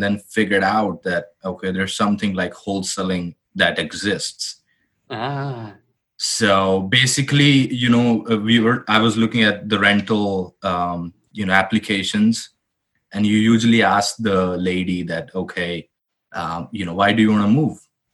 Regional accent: India; moved away; I came from India

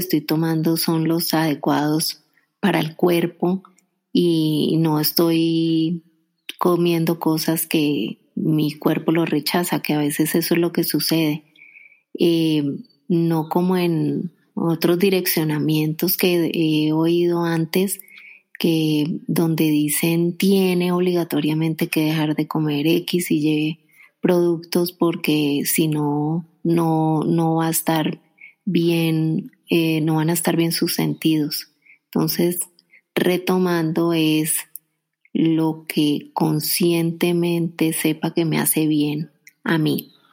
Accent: Cali, Valle del Cauca, Colombia; now in Bogotá, Colombia; de Cali, Colombia, pero vivo en Bogotá.

